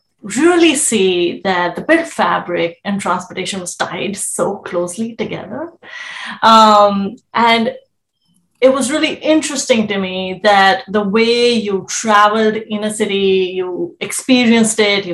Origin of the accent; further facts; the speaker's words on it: New Delhi, Delhi, India; moved away as an adult; now in United States; I grew up in New Delhi, India.